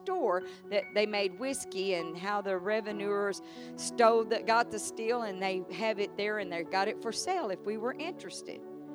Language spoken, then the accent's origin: English; Southern United States, United States; accent: southern; But I guess with my southern accent, it just didn't come out quite right.